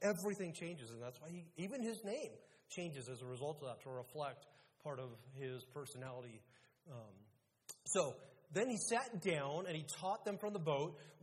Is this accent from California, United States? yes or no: yes; Monterey, California, United States; I grew up in Monterey, and I spent a bunch of years working there in a church.